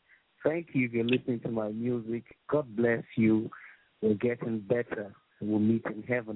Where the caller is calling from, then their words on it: Nigeria; I'm calling from Nigeria. … I'm a gospel artist. I'm a child of God, born again Christian.